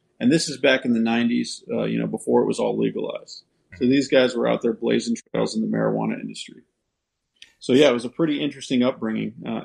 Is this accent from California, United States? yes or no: yes; California, United States; especially being a military guy, growing up in the Emerald Triangle.